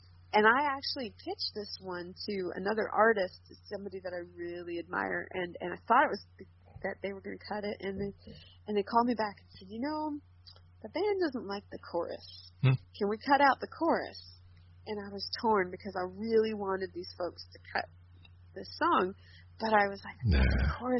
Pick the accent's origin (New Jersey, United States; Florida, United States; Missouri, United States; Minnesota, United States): Minnesota, United States; is in my home county of Watonwan County, Minnesota. It's where my dad works. It's about 10 miles from my hometown.